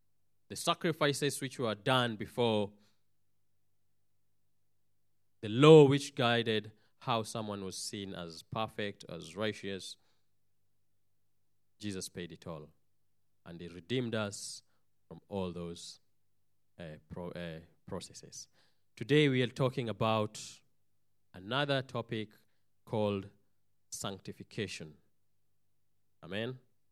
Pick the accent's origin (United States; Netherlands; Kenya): Kenya; I'm from Kenya.